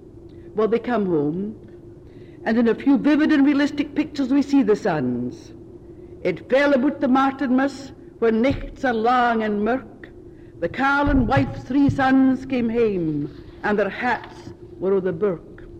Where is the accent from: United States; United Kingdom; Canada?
United Kingdom; Scotland; accent: Scottish; my Japanese accent superimposed on a Scots one may present difficulties